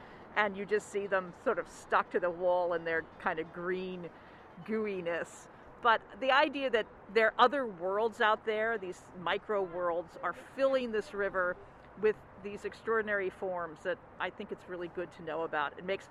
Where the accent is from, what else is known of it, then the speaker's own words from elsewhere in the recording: Philadelphia, Pennsylvania, United States; I grew up right along in Fairmount Park on the Wissahickon.